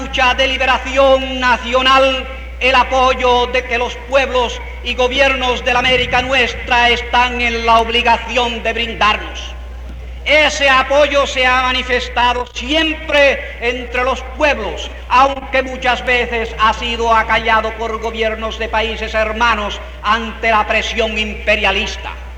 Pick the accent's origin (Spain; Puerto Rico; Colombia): Puerto Rico; Nosotros, como puertorriqueños, afirmamos que la independencia patria es objetivo anterior y de mayor urgencia que ninguno otro.